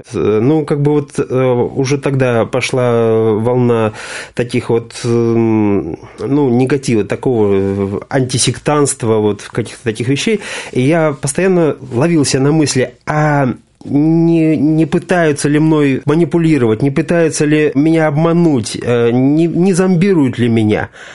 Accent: Moscow Oblast, Russia; Потом я перевелся с Камчатки в свой родной город.

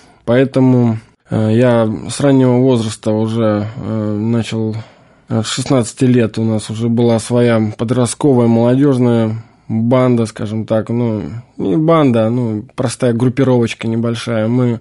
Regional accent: Nevskaya Dubrovka, Leningrad Oblast, Russia; born or raised there

